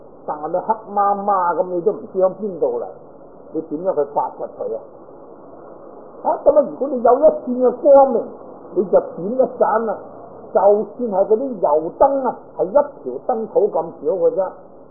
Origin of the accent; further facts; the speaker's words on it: China; 在我哋中国人嚟讲咧，应该都好闻名。